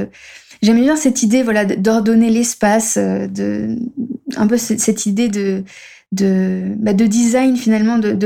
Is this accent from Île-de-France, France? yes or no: yes; Paris, Île-de-France, France; moved away as an adult; also born or lived in Barcelona; j'ai 31 ans. Je suis française, donc je suis née à Paris de parents étrangers, mais du coup, j'ai vécu en France jusqu'à mes 20 ans et quelques. Après quoi, je suis partie vivre à l'étranger.